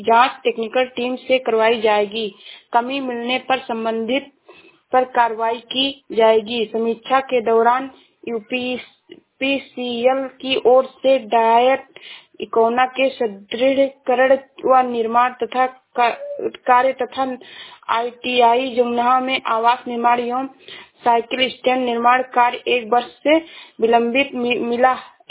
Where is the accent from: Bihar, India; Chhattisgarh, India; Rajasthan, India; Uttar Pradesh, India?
Uttar Pradesh, India; Shravasti; मैं जिला श्रावस्ती से हूँ।